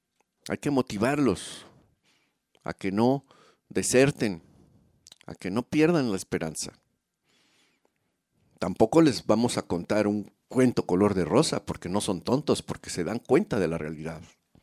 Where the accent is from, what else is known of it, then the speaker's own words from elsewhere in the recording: Guerrero, Mexico; born there; El estado de Guerrero, donde yo nací